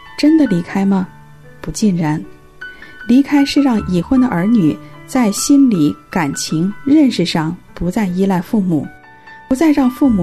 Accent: China; 我们中国人不也说结婚是成家吗？

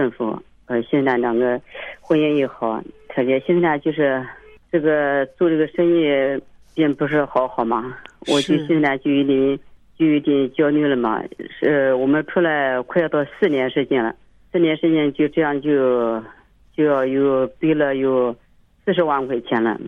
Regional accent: Anhui, China; now in Shaanxi, China; 在我们老家是安徽的嘛，在这个陕西这边做这个豆腐嘛。

